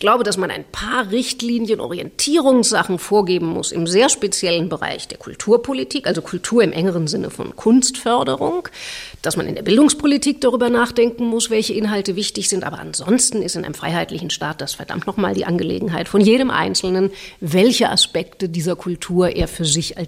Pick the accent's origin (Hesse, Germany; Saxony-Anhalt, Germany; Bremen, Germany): Hesse, Germany; accent: Hessian; ich stamme aus der Gegend von Frankfurt am Main.